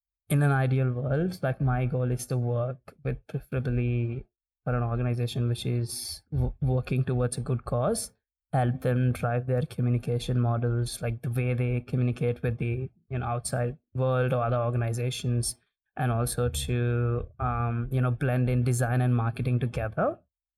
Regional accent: Hyderabad, Telangana, India; Yeah, Hyderabad, yeah.

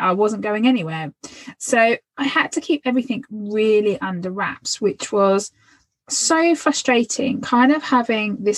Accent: Phoenix, Arizona, United States; from Phoenix, and I've been a chiropractor and therapist for over 20 years.

